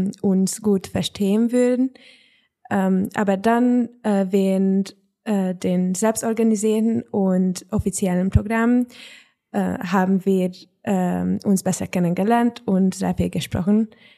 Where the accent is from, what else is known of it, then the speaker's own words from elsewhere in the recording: Pécs, Baranya, Hungary; German is a second language; ich komme aus Ungarn, Pécs.